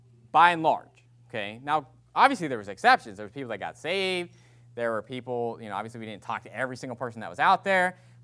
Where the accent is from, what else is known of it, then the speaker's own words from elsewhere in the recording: West Virginia, United States; accent: West Virginia; Now, maybe it's my West Virginia accent.